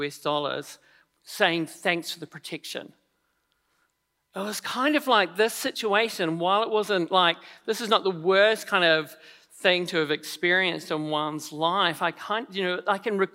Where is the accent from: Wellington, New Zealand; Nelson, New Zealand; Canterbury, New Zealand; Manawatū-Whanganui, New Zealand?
Nelson, New Zealand; I grew up in Nelson, and which is, I think, the smallest city in New Zealand. It's a very small city with an incredibly small gene pool also.